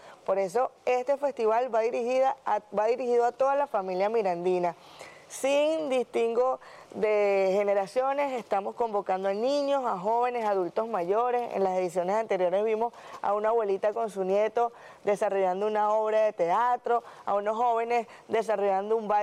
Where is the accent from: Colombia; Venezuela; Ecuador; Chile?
Venezuela; nosotros, bueno, como venezolanos, tenemos pleno derecho a disfrutar de nuestra soberanía, de nuestra libertad y de nuestra paz